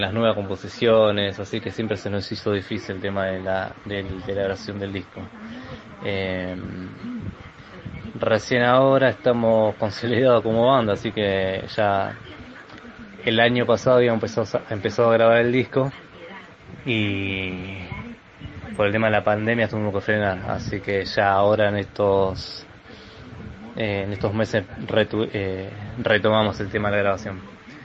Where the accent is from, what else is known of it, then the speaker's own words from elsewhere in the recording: Rafael Castillo, Buenos Aires Province, Argentina; la banda es oriunda de Rafael Castillo, porque somos todos los integrantes somos de Rafael Castillo. Es zona este de Buenos Aires, para los que no conocen.